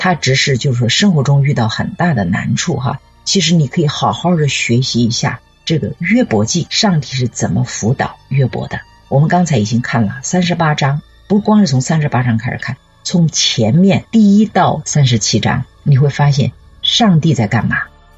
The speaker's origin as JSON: {"language": "Chinese", "region": "Hubei", "country": "China", "tie": "born or raised there", "said": "我小的时候我们家有一个小院子，因为我是在湖北长大哈，夏天特别热哈"}